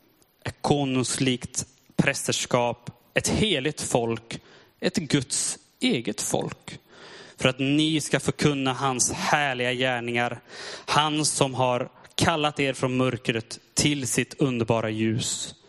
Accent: Sweden; moved away as an adult; now in Finland; Och jag har snart bott i Finland i 1 år. Jag kommer från Sverige.

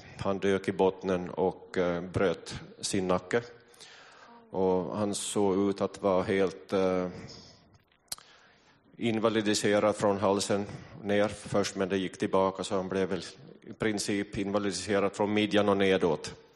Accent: Kristinestad, Ostrobothnia, Finland; Jag är född i Kristinestad och ut på landsbygden där. Min far och mor hade ett litet jordbruk.

